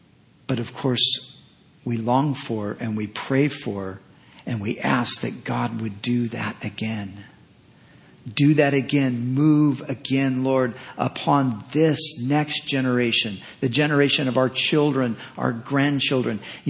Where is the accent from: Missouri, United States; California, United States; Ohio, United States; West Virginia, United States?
California, United States; I live in California. I was born in California. My parents and grandparents were born in California. My wife's parents, you know, hey, we're Californians.